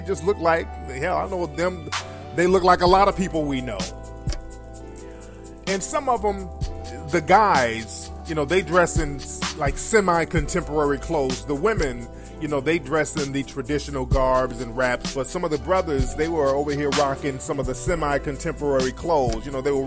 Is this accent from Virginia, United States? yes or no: no; New York, United States; moved away as an adult; now in Florida, United States; Now, I live down in Florida. I'm originally from New York. And I went down there to restructure my life.